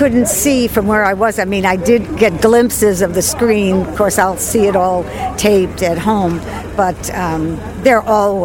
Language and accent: English; New Haven, Connecticut, United States; born there; now in Branford, United States; Born in New Haven, live in Branford, Connecticut, right east of it.